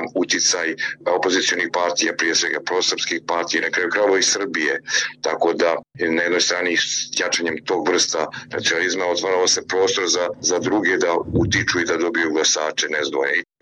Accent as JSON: {"language": "Serbian", "country": "Montenegro", "said": "prije svega na sjeveru Crne Gore, odakle sam ja"}